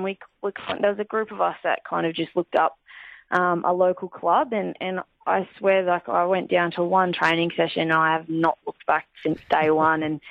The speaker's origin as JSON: {"language": "English", "region": "Queensland", "country": "Australia", "tie": "born or raised there", "said": "I grew up in Queensland"}